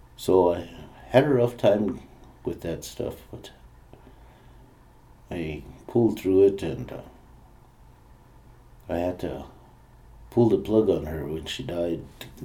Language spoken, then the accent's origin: English; North Dakota, United States; now in Mandan, United States; I'm from the Standing Rock Sioux tribe. My place of residence right now is in Mandan